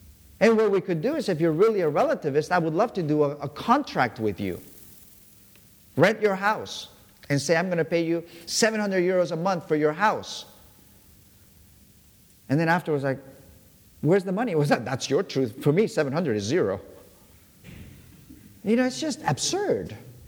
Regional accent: India; I was raised in India.

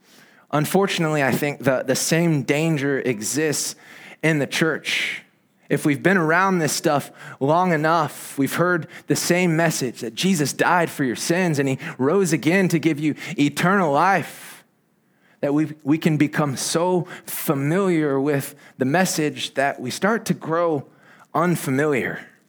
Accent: Indiana, United States; now in Spain; I grew up in Indiana in the Midwest. It's cold, it's rainy, it's gray.

